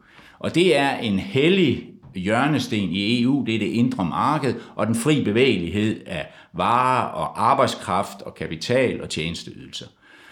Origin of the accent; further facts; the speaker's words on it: Esbjerg, Region of Southern Denmark, Denmark; Jeg kommer jo fra Esbjerg, så det er rigtig flovt.